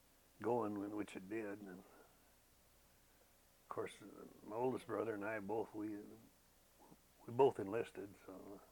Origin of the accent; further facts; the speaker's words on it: Sutherland, Iowa, United States; also born or lived in Cherokee, Iowa; Well, at first I lived until I was 14. I lived 6 miles north of Sutherland, Iowa. And there, from there I moved to Washita and went to school at Grand Meadow.